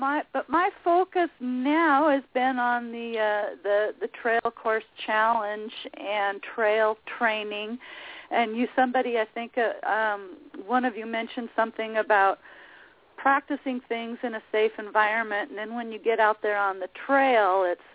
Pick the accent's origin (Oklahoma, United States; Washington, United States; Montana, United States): Washington, United States; I'm from Western Washington.